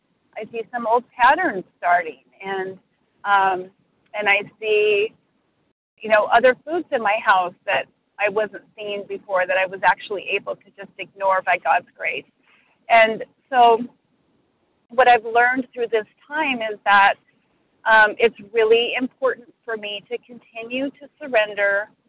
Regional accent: Washington, United States; I'm from Washington State.

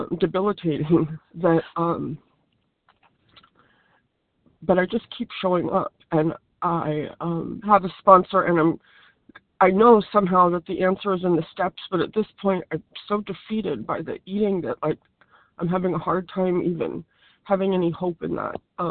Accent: California, United States; I'm from California

